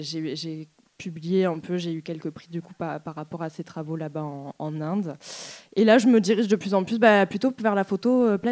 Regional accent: Béziers, Occitanie, France; now in Paris, France; Moi, j'ai grandi à Béziers. J'ai fait mes études à Montpellier. Ouais. Donc, je connais bien la région. Et là, ça fait 3 ans que je vis et je travaille à Paris.

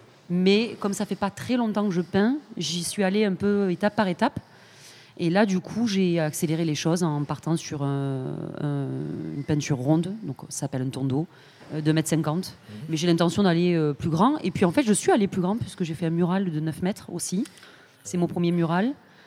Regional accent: south of France, France; now in Amsterdam, Netherlands; J'ai fait les Beaux-Arts de Montpellier, donc je suis originaire du sud de la France, sauf que je suis installée à Amsterdam depuis 7 ans.

